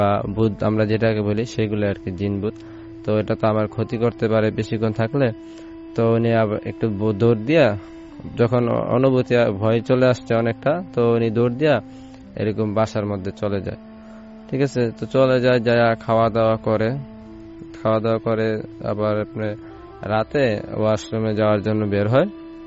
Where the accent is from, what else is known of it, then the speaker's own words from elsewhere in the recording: Brahmanbaria, Chittagong Division, Bangladesh; now in Dhaka, Bangladesh; আমি ঢাকা খিলগা থেকে আসছি … আমি খিলগাতেই থাকি অনেকদিন যাবৎ, আমার হোম ডিস্ট্রিক্ট হচ্ছে বিবারিয়া।